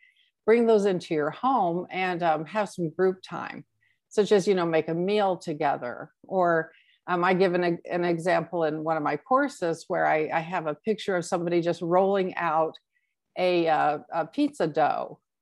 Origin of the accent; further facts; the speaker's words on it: United States; I know that our country, I'm from the United States